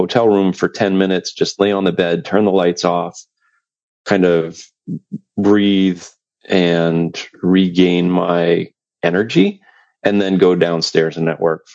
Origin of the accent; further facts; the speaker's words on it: Rockland, Maine, United States; So I grew up in Rockland, Maine. It's the lobster capital of the world.